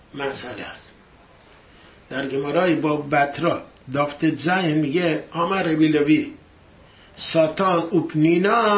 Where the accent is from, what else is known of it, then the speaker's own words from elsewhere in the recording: Iran; moved away; ما از ایران اومدیم، از ایران اومدیم، خب کاری بودیم اینجا که اومدیم، نه زبونی داریم نه شغلی داریم.